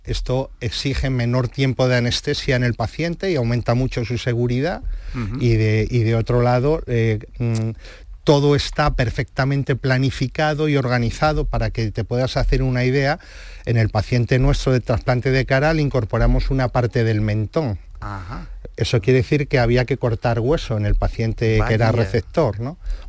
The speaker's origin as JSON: {"language": "Spanish", "region": "Andalusia", "country": "Spain", "said": "Estamos muy orgullosos como andaluces"}